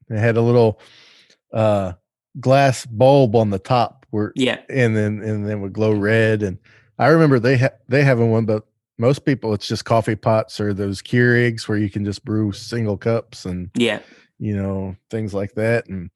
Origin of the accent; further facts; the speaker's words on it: the South, United States; I'm from the South, so all our tea is cold and it's sweet.